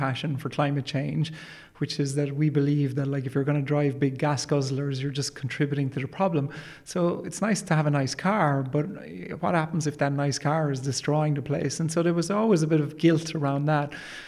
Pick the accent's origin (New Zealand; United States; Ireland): Ireland; Clonakilty, Munster; Yeah, so I grew up in Clonakilty in the 70s